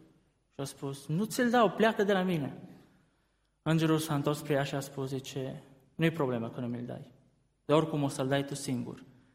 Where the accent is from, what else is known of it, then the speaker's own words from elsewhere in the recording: Arad, Arad County, Romania; born there; de ce m-am născut în Arad și nu m-am născut în Cluj, de exemplu?